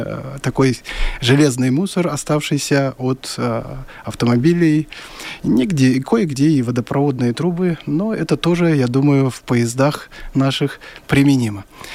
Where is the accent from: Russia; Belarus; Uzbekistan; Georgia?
Belarus; я белорус, моя национальность такова, я живу в этой стране, и я хочу, чтобы меня знали как именно белорусского художника.